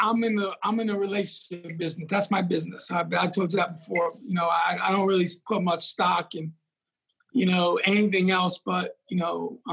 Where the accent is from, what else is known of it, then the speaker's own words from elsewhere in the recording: Bronx, New York, United States; I opened a lot of cans of tomatoes over my life and growing up in New York and, you know, in the Bronx where, you know, the deli shelves